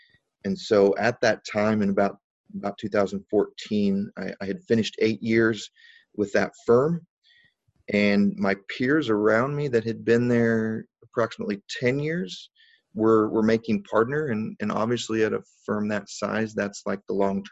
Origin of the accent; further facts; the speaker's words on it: Ozark, Missouri, United States; there was a change that happened in my life and in my hometown, which is Ozark, Missouri, which is very near, Branson, Missouri.